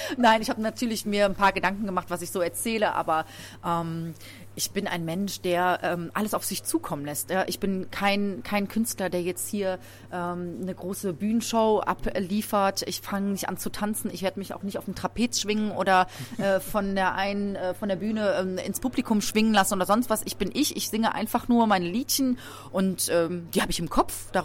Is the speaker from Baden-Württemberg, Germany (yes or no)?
yes; Laupheim, Baden-Württemberg, Germany; also born or lived in Hamburg; Laubheim ist im Süden von Deutschland und zwar in Baden-Württemberg in der Nähe von Ulm.